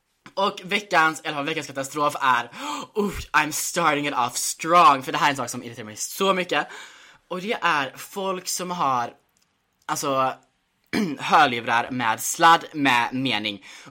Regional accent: Gothenburg, Västra Götaland County, Sweden; Jag gick gymnasiet i Göteborg, så jag växte upp typ i Göteborg. Eller ja, jag vet inte, halvt.

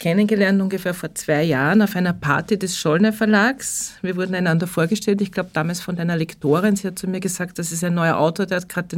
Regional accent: Upper Austria, Austria; ich bin auch Oberösterreicher. Ich glaube, das war unser Anknüpfungspunkt. Genau. Wir sind beide damals nach 5 Minuten in schwersten oberösterreichischen Dialekt gefallen, was ich sonst nie mache.

